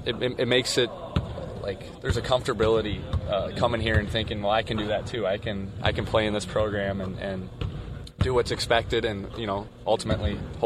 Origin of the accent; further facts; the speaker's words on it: Minnesota, United States; And I grew up in Minnesota, so watching Big Ten basketball, like, that was every night, it was on.